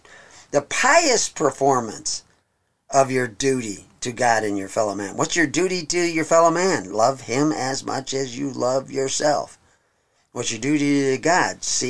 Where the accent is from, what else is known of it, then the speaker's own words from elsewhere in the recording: Texas, United States; but I was raised in Texas.